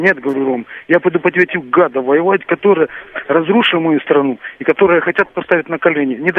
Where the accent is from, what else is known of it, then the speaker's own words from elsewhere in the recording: Ukraine; Я сам с Украины.